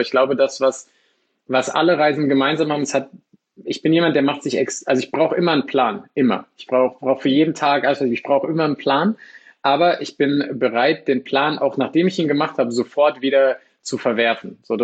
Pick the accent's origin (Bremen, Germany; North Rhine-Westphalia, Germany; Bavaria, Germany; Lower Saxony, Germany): Lower Saxony, Germany; Ich komme aus dem schönen Niedersachsen, also Mitte von Deutschland